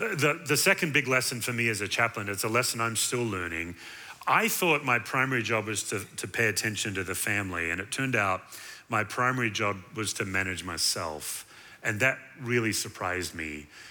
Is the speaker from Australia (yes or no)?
yes; Western Australia, Australia; now in Knoxville, United States; So just to get it out of the way, I'm from Western Australia. I'm a true southerner. Grew up in Australia.